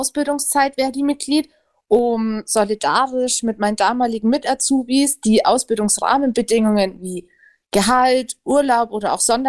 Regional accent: Nuremberg, Bavaria, Germany; bin 25 und komme aus Nürnberg und arbeite hier in Nürnberg bei der Postbank Filialvertrieb AG.

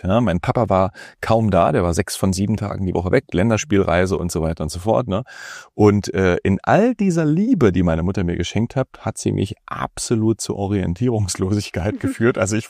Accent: Germany; Wir sind zum Beispiel in der DDR aufgewachsen.

